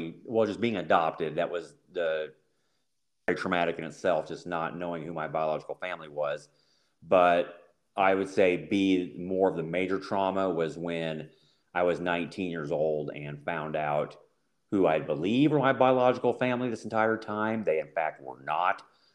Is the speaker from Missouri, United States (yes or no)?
yes; New Market, Missouri, United States; So Kansas City, Missouri. Well, I grew up in a small town called New Market, Missouri. It was actually considered a village because we didn't have our own zip code. So we had probably about 60 people in the town